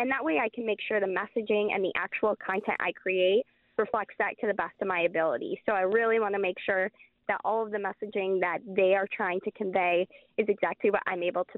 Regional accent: Wisconsin, United States; So it stemmed from me growing up in Wisconsin my entire life and not seeing Wisconsin and the Midwest in general being represented in destination marketing as much as some other parts of the country.

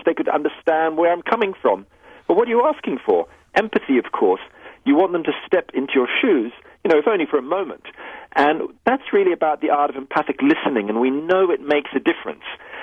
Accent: Sydney, New South Wales, Australia; I grew up in Australia, in Sydney, Australia, and when I was 10, my mother died of breast cancer.

